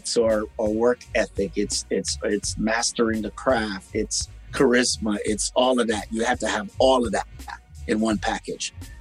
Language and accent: English; Jamaica; now in New York, United States; I was in a melting pot of New York. You know, I came from Jamaica